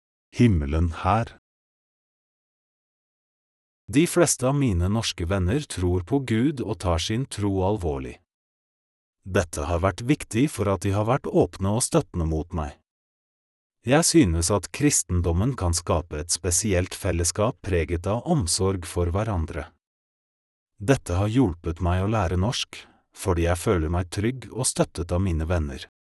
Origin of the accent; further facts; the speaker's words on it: Poland; Norwegian is a second language; now in Oslo, Norway; Jeg flyttet til Oslo i 2021. Før jeg flyttet, lærte jeg norsk hjemme i Polen i nesten et år.